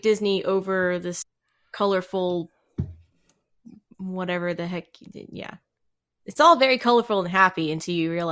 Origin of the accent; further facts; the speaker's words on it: Germany; I am from Germany. We have very strong bones, and we are very stout.